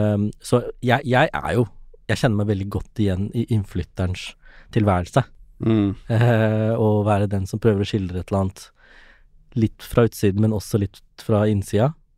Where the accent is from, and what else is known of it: Ås, Akershus, Norway; born or raised there; also born or lived in Sri Lanka / Japan